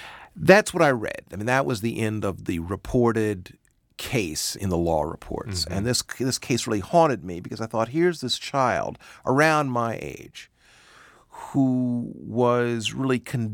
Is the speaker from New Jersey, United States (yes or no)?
no; Massachusetts, United States; Let's go back to my home state, Massachusetts.